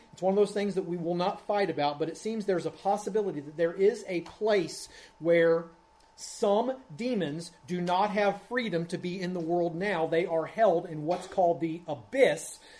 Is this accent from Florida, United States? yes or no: no; Ohio, United States; But growing up in Ohio, as a matter of fact, not just growing up, but when Ann and I had our first house, there was a pig farm about a mile from our house.